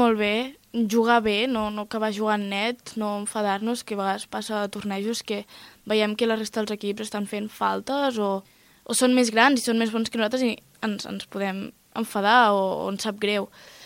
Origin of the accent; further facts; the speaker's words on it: Bellcaire d'Empordà, Catalonia, Spain; jo sóc de Bellcaire